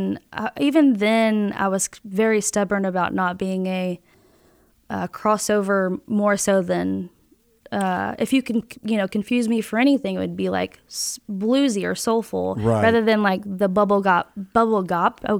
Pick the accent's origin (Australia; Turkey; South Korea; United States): United States; Woodville, Texas; also born or lived in Port Arthur; Woodville is my hometown where I was raised.